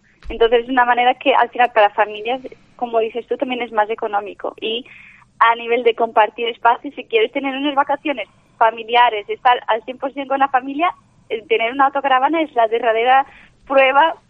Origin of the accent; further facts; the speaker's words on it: Portugal; y yo soy de Portugal, también los portugueses, tenemos siempre ese detalle de que dejamos todo para la última.